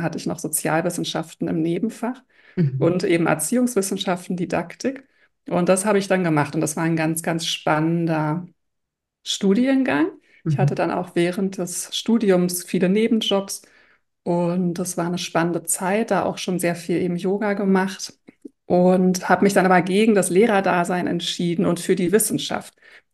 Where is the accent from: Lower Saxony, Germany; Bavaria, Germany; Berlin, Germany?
Berlin, Germany; ich komme ja aus Berlin, damals hatte ich in Berlin gelebt.